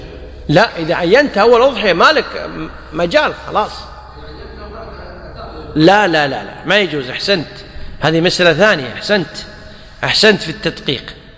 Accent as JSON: {"language": "Arabic", "country": "Kuwait", "said": "حتى عندنا بالكويت، أندر من النادر أن تجد إنسان يذبح مثلا أنثى"}